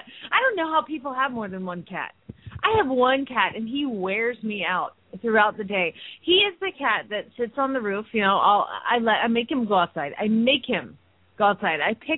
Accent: Phoenix, Arizona, United States; from Phoenix, Arizona

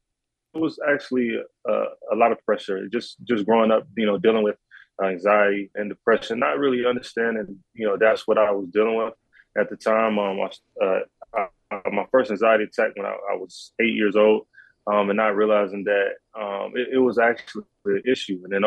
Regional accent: Columbus, Georgia, United States; for me growing up in Columbus, Georgia, it was, you know, one of those things where football was kind of like the only way out.

